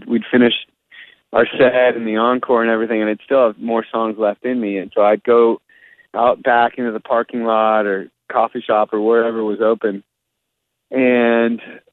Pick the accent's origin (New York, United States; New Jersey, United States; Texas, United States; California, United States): California, United States; San Diego; What if I could do this all around my hometown of San Diego?